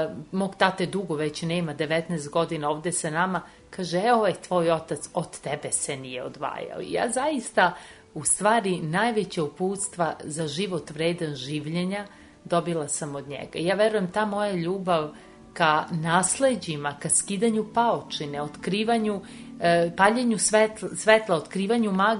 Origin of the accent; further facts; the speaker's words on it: Belgrade, Serbia; Ja sam provela svoje detinjstvo na Kalemegdanu